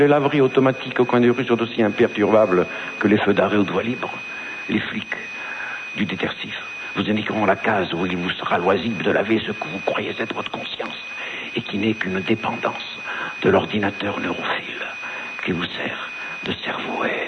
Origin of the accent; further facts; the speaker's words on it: Italy; moi, demain matin, je pars chez moi, en Italie